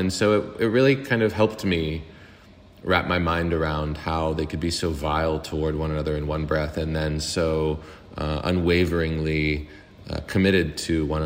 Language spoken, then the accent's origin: English; Pittsburgh, Pennsylvania, United States; I was, yes.